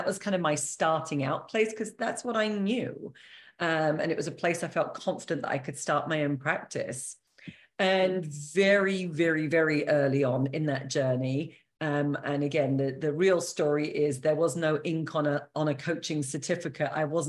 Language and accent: English; United Kingdom; I am British, as you can, as listeners can hear. And I studied languages at university in England, French and Spanish and economics.